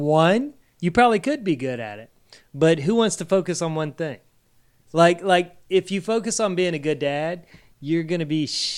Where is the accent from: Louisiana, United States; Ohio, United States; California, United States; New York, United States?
Louisiana, United States; I'm from Louisiana.